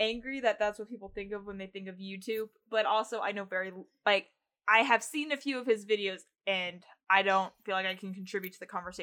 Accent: Nebraska, United States; we're from Nebraska.

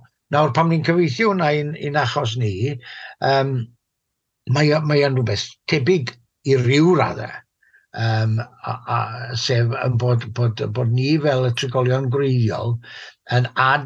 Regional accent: Wales, United Kingdom; ydy yn uchelgais i, fel Cymro

